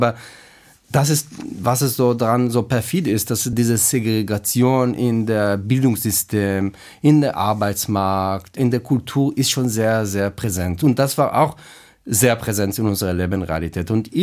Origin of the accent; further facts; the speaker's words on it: Israel; German is a second language; Ich bin im Kibbutz aufgewachsen. Kibbutz ist sozusagen eine sehr geschlossene Community. Also natürlich hatten wir Kontakte mit Gleichaltrigen auch in anderen Städten, aber das ist ein kleiner Kibbutz, Mitte von der Wüste.